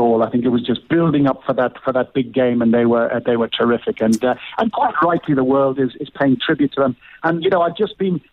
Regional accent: South Africa; Well, I'm a South African, actually, of Irish descent.

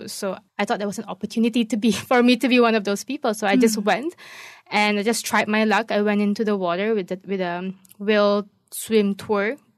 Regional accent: Malaysia; being Asian and being female and being Malaysian.

